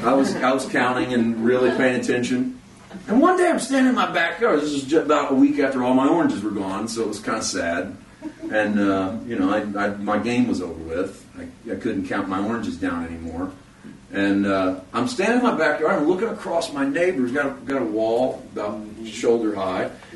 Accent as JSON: {"language": "English", "region": "Missouri", "country": "United States", "tie": "born or raised there", "lives_now": "Castaic, United States", "said": "I got a little orange tree in my backyard in Castaic. I've never had an orange tree in my life. Born and raised in Missouri."}